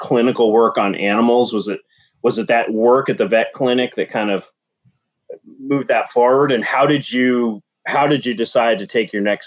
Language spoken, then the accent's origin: English; Massachusetts, United States; I grew up in Massachusetts, not too far, kind of where Vermont, New Hampshire, and Massachusetts all come together.